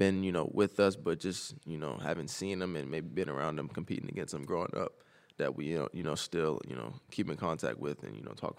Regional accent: Baltimore, Maryland, United States; Just growing up in Baltimore, always, you know, dreaming of playing in M&T Bank Stadium.

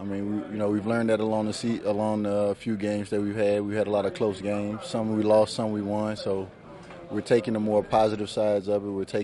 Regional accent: New Orleans, Louisiana, United States; I was pulling for the Saints because, that was my hometown team.

